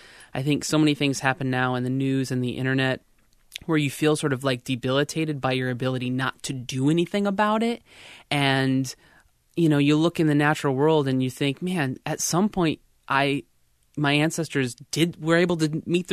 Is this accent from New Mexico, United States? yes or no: no; Florida, United States; I'm from Central Florida, and it was an uphill battle, you know, not a lot of support in relationships